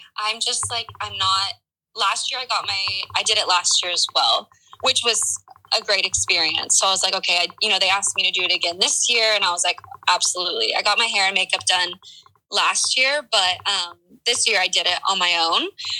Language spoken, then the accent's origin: English; Texas, United States; Obviously, being a Texan, I think it's going to be incredible.